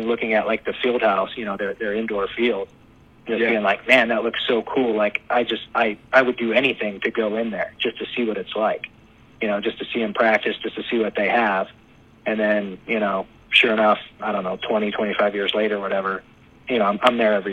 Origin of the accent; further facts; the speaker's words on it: Strongsville, Ohio, United States; It's kind of funny just because I grew up in Strongsville, which is the city right next to Berea, where the practice facility is.